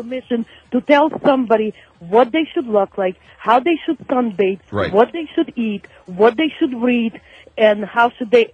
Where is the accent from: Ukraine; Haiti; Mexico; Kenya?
Ukraine; now in United States; I'm from Ukraine.